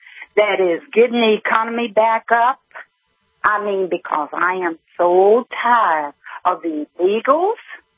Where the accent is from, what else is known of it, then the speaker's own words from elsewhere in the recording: Texas, United States; I am, and I am of color. I mean, born and raised in Texas.